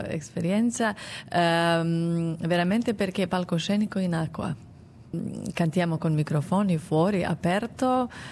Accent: Serbia; Italian is a second language; Con Abigail mi ha portato tante porte anche fuori dal mio paese. Era un difficile tempo, perché siamo stati in sanzie e Serbia non ho potuto viaggiare, devo avere ogni volta visa per Italia, per Germania, per ogni paese.

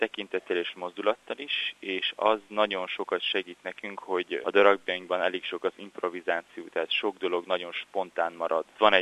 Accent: Zakarpattia Oblast, Ukraine; now in Hungary; Én Ukrajnában születtem, Kárpátalján. Ott kezdtem el így kicsibe táncolni, de igazából Magyarországon, amikor elkezdtem néptáncolni

